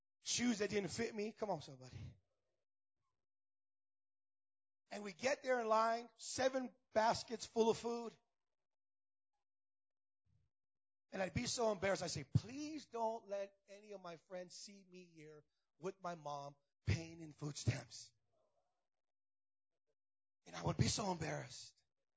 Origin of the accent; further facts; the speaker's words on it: La Puente, California, United States; I grew up in the neighborhood. You know the testimony. I grew up in La Puente.